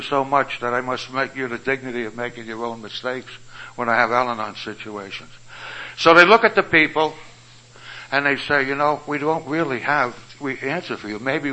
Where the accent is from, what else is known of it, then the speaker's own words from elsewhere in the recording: Melbourne, Victoria, Australia; I'm from Melbourne